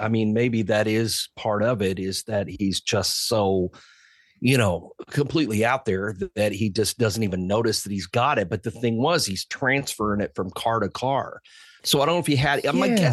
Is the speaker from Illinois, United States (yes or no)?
yes; Decatur, Illinois, United States; I mean, Decatur, Illinois. I mean, how random is that?